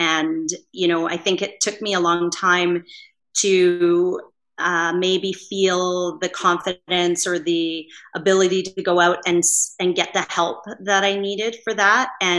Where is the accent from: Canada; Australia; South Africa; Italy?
Canada; born there; because I was born in Canada, I had advantages that I never earned